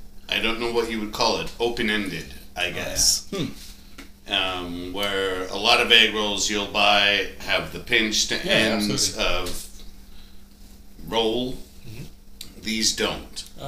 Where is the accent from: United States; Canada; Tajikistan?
Canada; Ottawa, Ontario; John and I grew up in Ottawa